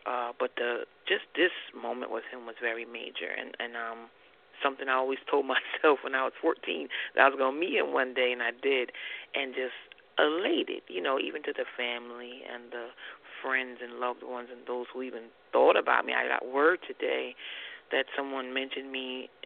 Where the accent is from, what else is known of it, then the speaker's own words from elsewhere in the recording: New York, United States; actually, I'm from New York, so I'm in New York streaming via World Wide Web